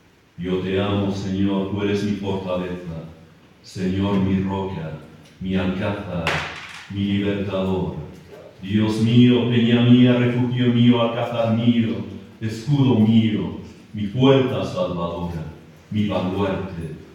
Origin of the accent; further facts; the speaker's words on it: Basque Country, Spain; now in Madrid, Spain; Yo soy del País Vasco, un vasco en Madrid